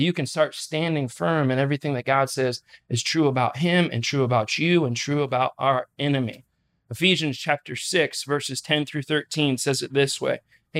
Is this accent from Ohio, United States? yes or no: yes; Dover, Ohio, United States; I grew up in Northeast Ohio. We were just talking with the crew about growing up in Northeast Ohio in a town called Dover.